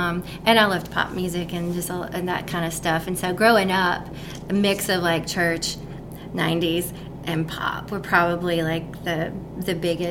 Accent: New Hope, United States; I'm from New Hope. Grew up there. I moved right when I graduated college.

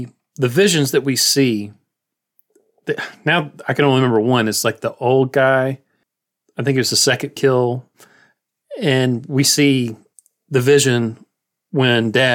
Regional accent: Appalachia, United States; You know, we grew up sort of in Appalachia, like at the foothills of Appalachia.

